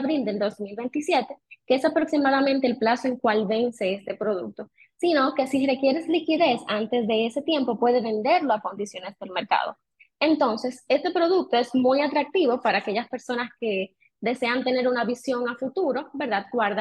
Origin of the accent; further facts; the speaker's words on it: Dominican Republic; que es importante que nosotros como dominicanos lo sepamos